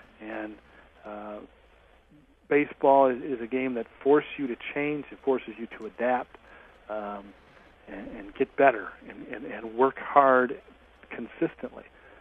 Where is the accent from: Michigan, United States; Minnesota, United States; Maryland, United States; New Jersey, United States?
Michigan, United States; both from growing up in Michigan to the major leagues